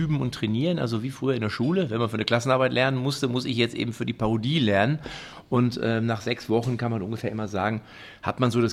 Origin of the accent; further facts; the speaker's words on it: Lippstadt, North Rhine-Westphalia, Germany; Ich komme hier aus Lippstadt und da ist das 20, 25 Kilometer entfernt.